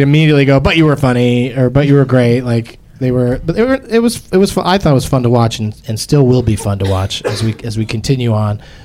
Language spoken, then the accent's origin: English; California, United States; I grew up in Southern California. I've never heard of it.